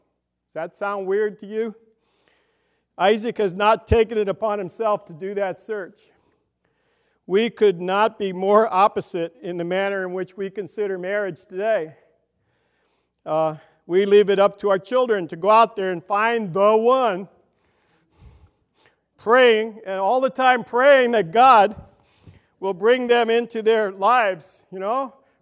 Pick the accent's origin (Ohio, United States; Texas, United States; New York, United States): New York, United States; Brooklyn; I'm from Brooklyn, you have to excuse me